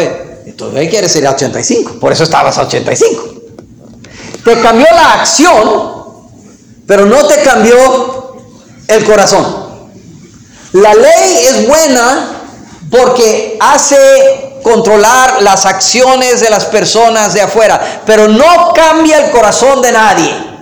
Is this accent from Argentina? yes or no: no; United States; Yo soy americano.